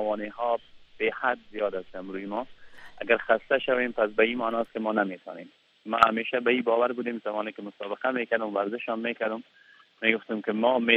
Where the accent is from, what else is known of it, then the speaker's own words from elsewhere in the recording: Afghanistan; من از یک شهروندی که در افغانستان زندگی میکنیم یا از افغانستان هستیم.